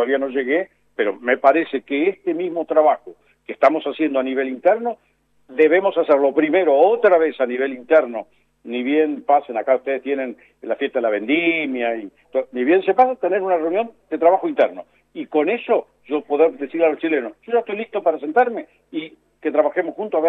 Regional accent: Argentina; Yo soy el embajador argentino designado para Chile.

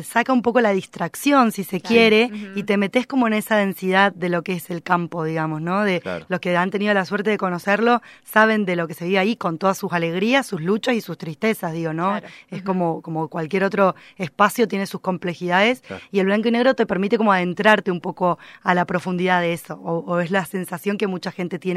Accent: Neuquén, Argentina; moved away; digo nuestro aunque soy neuquina, pero bueno, vivo hace 16 años acá.

